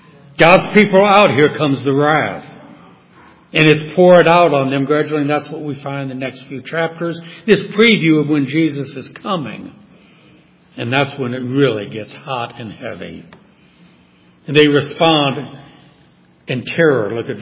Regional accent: New Orleans, Louisiana, United States; I've been through hurricanes growing up in New Orleans.

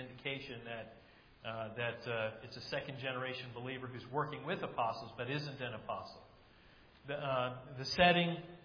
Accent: Dallas, Texas, United States; I am from Dallas

